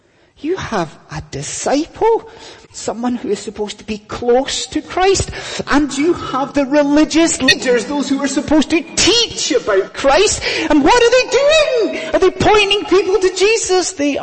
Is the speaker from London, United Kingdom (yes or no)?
no; Scotland, United Kingdom; I'm a Scottish Highlander.